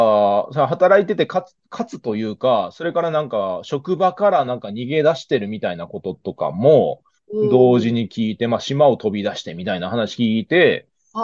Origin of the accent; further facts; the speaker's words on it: Osaka, Japan; also born or lived in Tokyo / Vietnam; 関西で、うん、大阪の京橋駅あたりが自分の地元ですね。